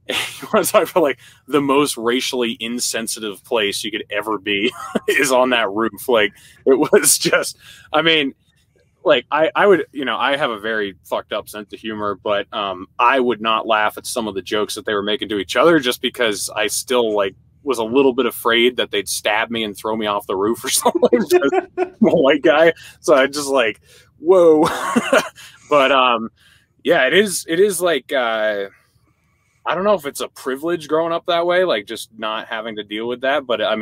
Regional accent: New Hampshire, United States; I grew up in New Hampshire, and New Hampshire is like 99% white, I think.

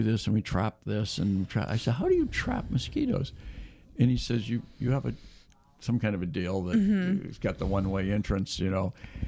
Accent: Davis, California, United States; We actually had a bear in my hometown of Davis.

